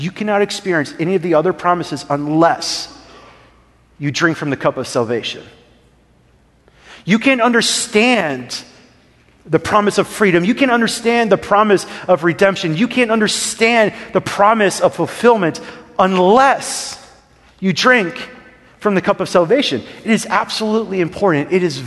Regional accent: Wisconsin, United States; I just grew up Lutheran. I'm from Wisconsin, and I'm a German. And so Germans are Lutheran in Wisconsin.

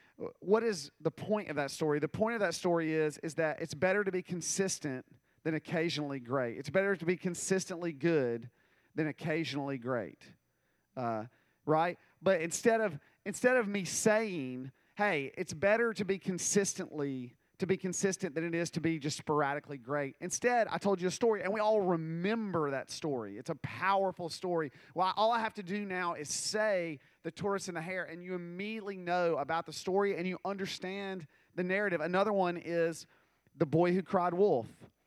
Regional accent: Mississippi, United States; also born or lived in South Carolina / Louisiana; now in Alabama, United States; I was born in South Carolina, and then we moved to Louisiana, and then we moved to Mississippi, and that's where I spent a very long period of time in Mississippi, and then now I live in Alabama.

